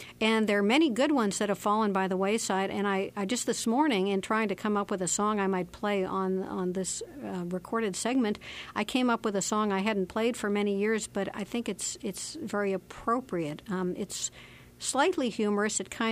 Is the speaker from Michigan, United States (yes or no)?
no; Alexandria, Virginia, United States; also born or lived in Austin, Texas; now in Fayetteville, United States; I grew up on the East Coast. I grew up in Alexandria, Virginia, outside of Washington.